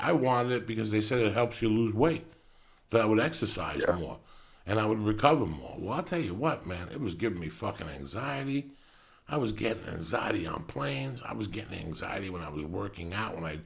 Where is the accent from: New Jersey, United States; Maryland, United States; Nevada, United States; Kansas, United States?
New Jersey, United States; because listen, I had friends growing up in Jersey that were doing steroids